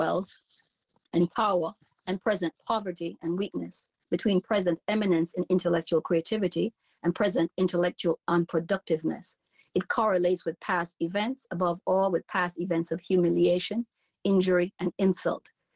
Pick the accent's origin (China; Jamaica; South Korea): Jamaica; now in United States; I'm from the U.S., but I'm originally from Jamaica, West Indies